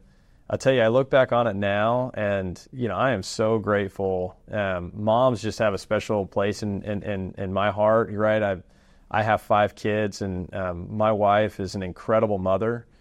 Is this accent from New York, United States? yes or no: no; Austin, Texas, United States; We lived in Austin. I grew up in Austin. But when I was 11 years old, my mom had this dream of living on a ranch, living in the country.